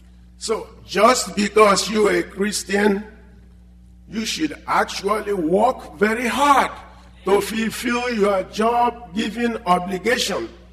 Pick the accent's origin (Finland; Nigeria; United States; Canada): Nigeria; English is a second language; You know, I am from Nigeria, most of you know. I'm an African.